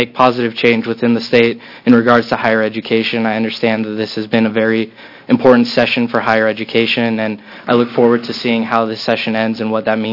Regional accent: Lake Oswego, Oregon, United States; I'm from Lake Oswego, Oregon, and currently I'm a fourth-year student at Oregon State University studying cultural anthropology

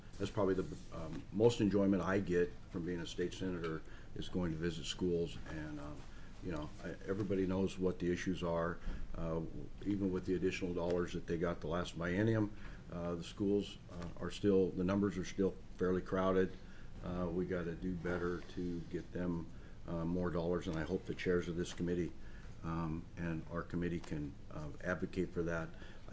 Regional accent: Hood River, Oregon, United States; I'm from Hood River, born and raised there. My family has a pear orchard up there.

